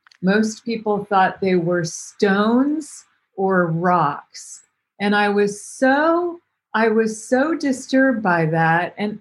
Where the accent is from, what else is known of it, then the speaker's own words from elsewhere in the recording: Florida, United States; born there; I was born in Lee County, so I'm from that part of the world.